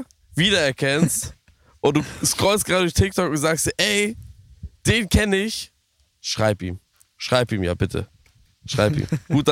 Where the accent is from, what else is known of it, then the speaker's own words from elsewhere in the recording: Germany; Als Deutscher auf Österreich zu schauen, ist immer so ein good feeling, weil man sich für die Politik im eigenen Land noch ein bisschen weniger schämen braucht.